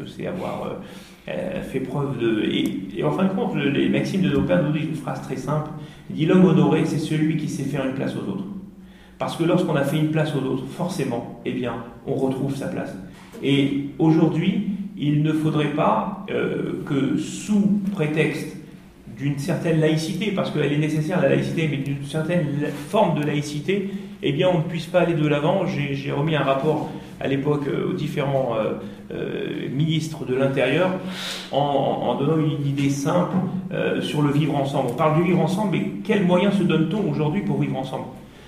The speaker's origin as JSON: {"language": "French", "country": "France", "tie": "born or raised there", "said": "J'ai grandi en France, j'ai fait mes études en France. J'ai un esprit français"}